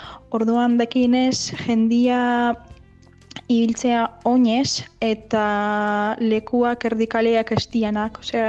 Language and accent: Basque; Ivankiv, Kyiv Oblast, Ukraine; Basque is a second language; Nire herria Ivankiv orain dago Errusiako soldatu inguratuta